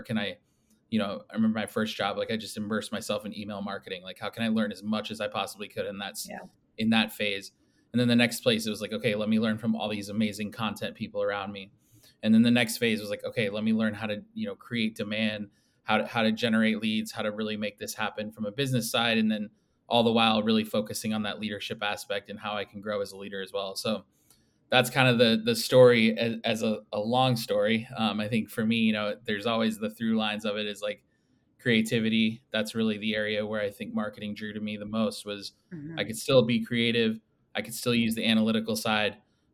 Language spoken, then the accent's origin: English; Denver, Colorado, United States; moved away as an adult; So I was born and raised in Denver, grew up out there, really enjoyed living out there.